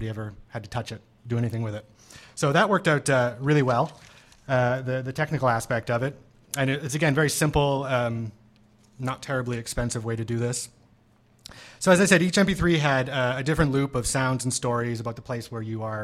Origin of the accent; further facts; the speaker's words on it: Toronto, Ontario, Canada; I'm an artist from Toronto